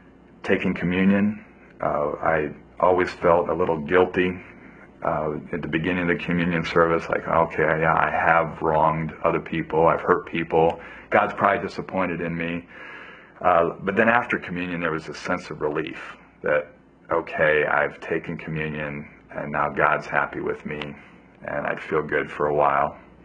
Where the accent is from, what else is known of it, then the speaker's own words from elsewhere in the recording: Ethiopia; I grew up in Ethiopia. My dad was a missionary there for 10 years. So I'm a pastor's kid, missionary's kid. We were a loving, good Christian family.